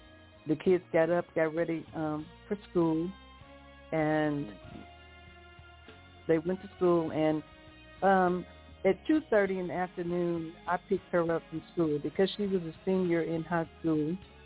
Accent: Pine Bluff, Arkansas, United States; Okay, I am born and raised in Pine Bluff, as well as my husband. My husband and I were high school sweethearts, and so we have grown up in Pine Bluff, raised our children here as well

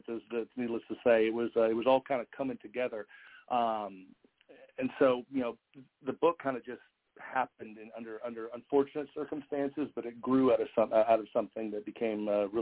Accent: Ohio, United States; I'm originally a Buckeye. I'm originally from Ohio, and I grew up on 5 acres out in the country.

